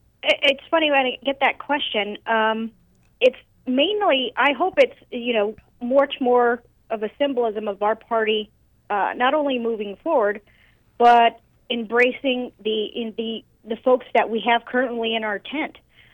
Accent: Arizona, United States; I like to say that I'm not from the great state of Maricopa. I'm from Pinal County

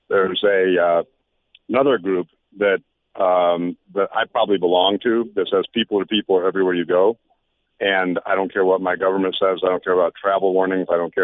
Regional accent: Evanston, Illinois, United States; At when I'm growing up in Evanston, Illinois

